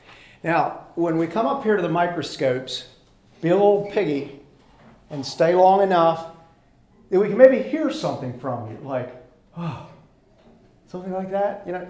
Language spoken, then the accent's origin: English; Pennsylvania, United States; now in Oregon, United States; Do you have Queen Anne's lace out here in Oregon?" Now, I'm from Pennsylvania.